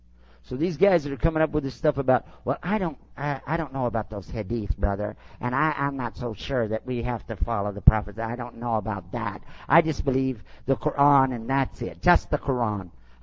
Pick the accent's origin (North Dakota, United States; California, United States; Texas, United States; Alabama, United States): Texas, United States; Well, what do you want? I'm from Texas.